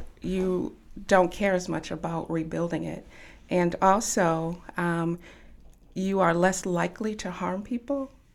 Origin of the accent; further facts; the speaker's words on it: Milwaukee, Wisconsin, United States; I am from Milwaukee Public School. I'm from Milwaukee. Yes. I attended Milwaukee Public Schools for a brief time